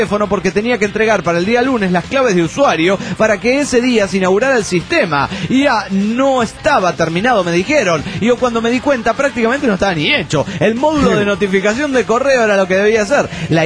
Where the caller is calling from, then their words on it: Florida, United States; de Florida, Estados Unidos de Norteamérica.